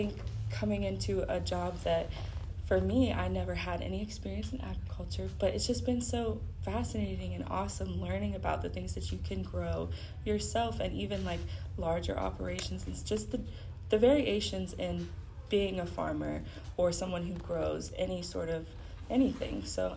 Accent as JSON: {"language": "English", "town": "Columbus", "region": "Ohio", "country": "United States", "said": "I am from Columbus, Ohio. I went to Ohio University, and I am currently an intern at the Ohio Association of Food Banks"}